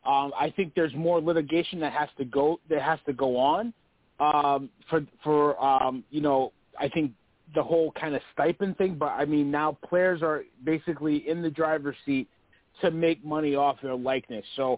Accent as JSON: {"language": "English", "region": "Colorado", "country": "United States", "said": "But calling in from the 970 from Colorado. I'm from the Colorado area."}